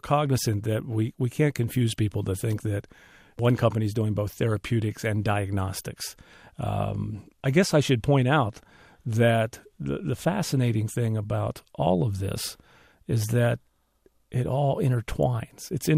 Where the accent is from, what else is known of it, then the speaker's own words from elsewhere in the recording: Gaithersburg, Maryland, United States; Tom is from my hometown of Gaithersburg, Maryland. He played football at Gaithersburg High School for my dad, as did myself.